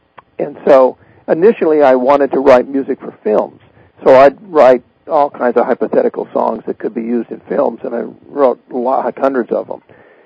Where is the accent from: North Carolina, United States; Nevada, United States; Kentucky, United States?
Nevada, United States; Las Vegas; when I was born in Las Vegas, I used to, as a child, go and hear all these great musicians play.